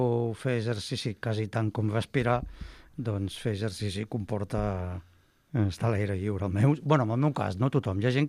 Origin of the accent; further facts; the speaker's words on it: Barcelona, Catalonia, Spain; Jo soc de la Barceloneta, llavors allò tira molt.